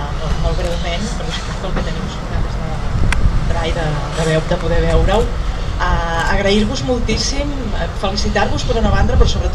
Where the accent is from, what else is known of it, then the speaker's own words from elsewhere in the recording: Catalonia, Spain; Jo soc del Garraf, soc aquí al costat de Vilanova